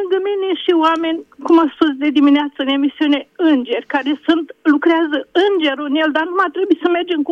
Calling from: Bacău, Bacău County, Romania; sunt din Bacău.

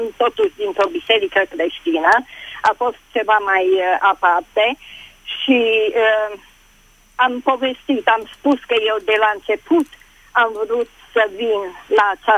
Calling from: Deva, Hunedoara County, Romania; din Deva.

